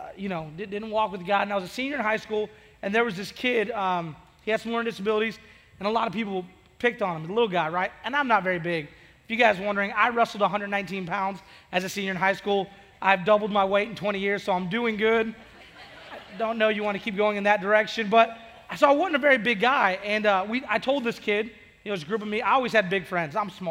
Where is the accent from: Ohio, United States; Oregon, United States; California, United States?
Oregon, United States; now in Oklahoma, United States; I'm from Oregon, right? So when I moved to Oklahoma, it was like, your storms are like no other storms I've ever seen before.